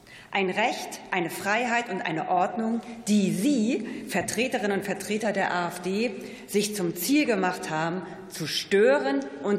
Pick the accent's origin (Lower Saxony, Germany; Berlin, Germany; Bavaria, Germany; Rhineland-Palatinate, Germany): Lower Saxony, Germany; Winsen; Winsen, Niedersachsen, Deutschland. Das ist meine Heimat und darauf bin ich stolz.